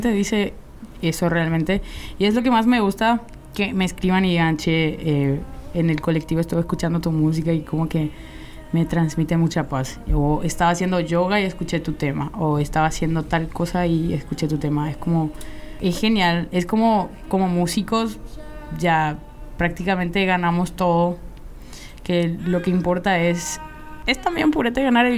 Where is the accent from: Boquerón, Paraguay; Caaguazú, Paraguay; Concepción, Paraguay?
Boquerón, Paraguay; Filadelfia; Yo soy del Chaco, paraguayo, Filadelfia. Tengo 25 años